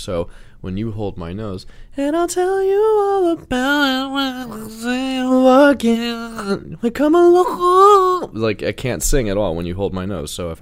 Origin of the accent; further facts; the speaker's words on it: New Jersey, United States; I'm like, why do these people want to talk to me? I'm just from New Jersey. I'm just like a singer.